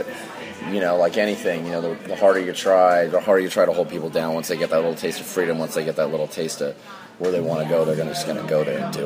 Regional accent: Utah, United States; and we were pretty humble Mormon, young Mormon boys, you know, growing up in Utah.

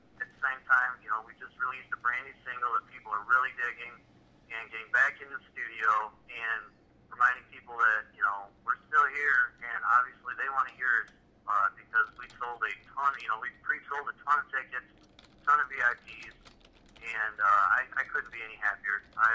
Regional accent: Sturgis, Michigan, United States; Yeah, I'm personally from Sturgis.

